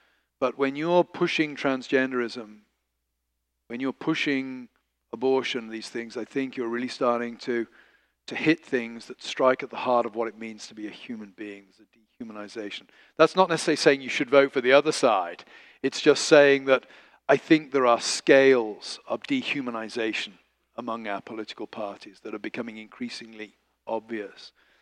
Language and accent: English; England, United Kingdom; And also, I'm an Englishman